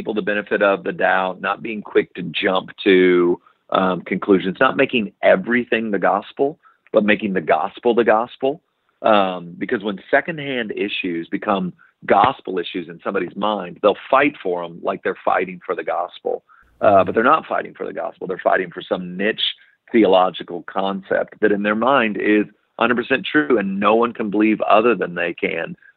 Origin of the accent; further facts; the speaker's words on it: Texas, United States; I'm from Texas, so that's why I had to say 30